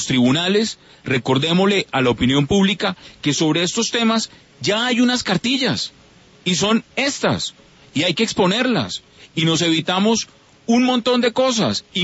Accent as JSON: {"language": "Spanish", "country": "Colombia", "said": "como colombiano"}